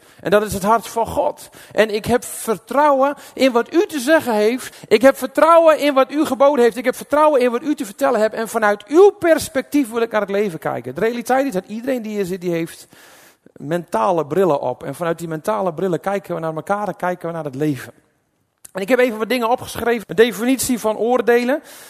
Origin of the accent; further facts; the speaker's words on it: Netherlands; Ik geloof dat wij als Nederlanders en als mensen er last van hebben en kunnen hebben.